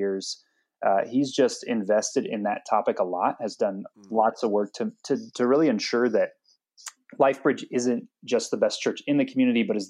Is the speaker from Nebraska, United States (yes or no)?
yes; Nebraska, United States; now in Colorado, United States; I mean, I grew up in Nebraska, and being out there has been a big adaptation for me.